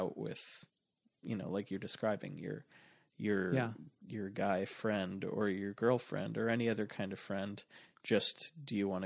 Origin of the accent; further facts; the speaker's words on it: New York, United States; I grew up on Long Island and my family's there.